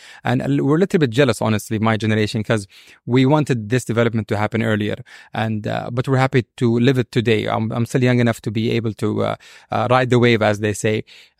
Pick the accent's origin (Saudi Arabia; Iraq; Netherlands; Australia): Saudi Arabia; also born or lived in United States; So I was born in the States, but I came back to Saudi just a year later, and I lived in Riyadh, Khobar, and Jeddah, which are the three main cities of Saudi.